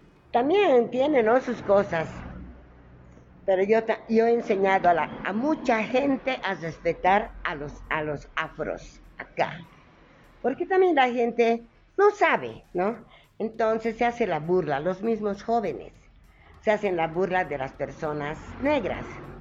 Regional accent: Caranavi, La Paz, Bolivia; now in Cochabamba, Bolivia; soy de Caranavi, de Noryungas, y bueno, vivo acá en Cochabamba ahora con mi pequeño negocio de los chocolates, cafés.

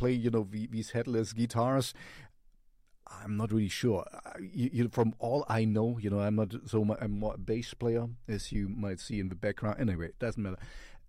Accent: Helsinki, Uusimaa, Finland; English is a second language; We are from Helsinki, from Finland.

